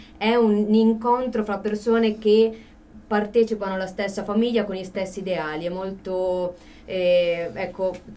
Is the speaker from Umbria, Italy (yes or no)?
yes; Città di Castello, Umbria, Italy; io sono di Città di Castello, come suppongo si senta.